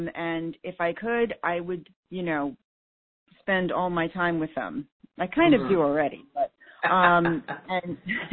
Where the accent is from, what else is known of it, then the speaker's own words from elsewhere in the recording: Yonkers, New York, United States; now in Bridgeport, United States; Originally I'm from New York. I grew up in Yonkers, which is right outside New York City. And moved up to Connecticut with my husband when he got a job working for Whole Foods